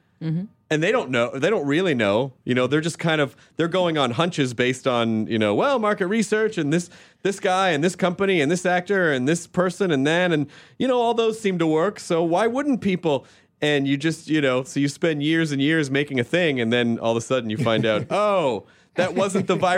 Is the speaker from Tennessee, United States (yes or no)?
yes; Memphis, Tennessee, United States; I'm from Memphis, mm-hmm. So I tease the Arkansas.